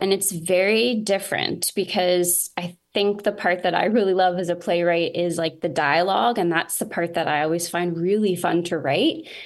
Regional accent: Kingston, Ontario, Canada; also born or lived in Toronto; I'm from Kingston originally, but I spent most of my like young, you know, university and about 10 years after that in Toronto. So I just moved back in the pandemic.

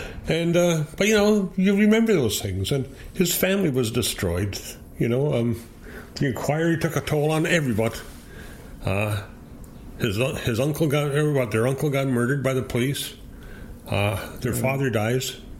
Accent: Canada; as a Canadian, I take great offense to that. Okay, because I'm always very proud of this country

